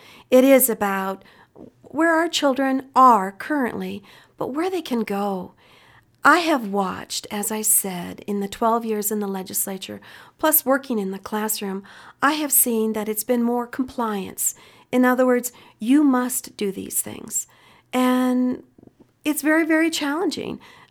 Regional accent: Billings, Montana, United States; I'm from Montana. From Billings, been teaching for 23 years.

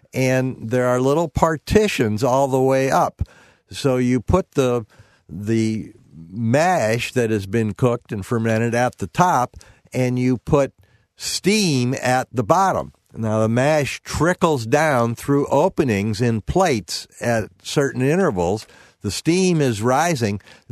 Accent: St. Louis, Missouri, United States; born or raised there

